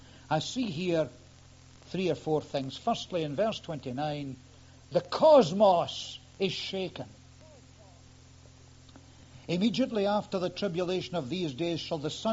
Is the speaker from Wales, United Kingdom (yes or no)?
no; Scotland, United Kingdom; Being English, you must get all these at school because we got them in Scotland. We got them in Scotland, you know. It was thumped home to us.